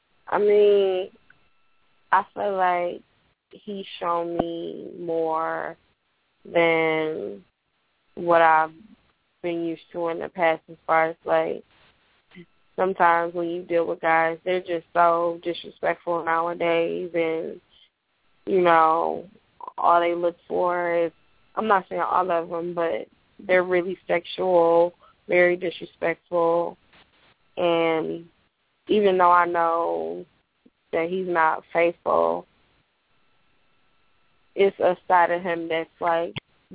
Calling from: Detroit, Michigan, United States; I'm calling in from Detroit.

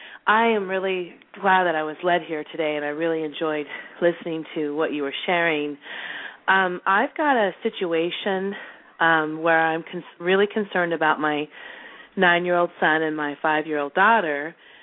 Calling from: California, United States; I'm calling from California.

